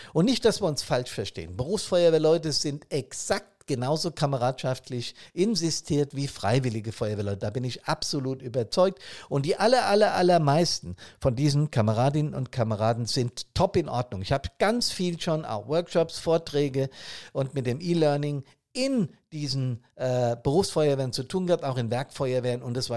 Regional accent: Frankfurt, Hesse, Germany; Gerade hier in der Nähe meiner Heimatstadt Frankfurt

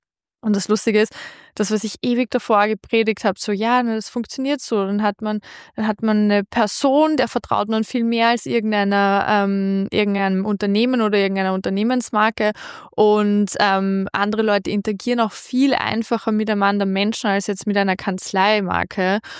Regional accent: Vienna, Austria; bei uns in Österreich, in Wien, kämpft man sehr, sehr stark mit Nachwuchs.

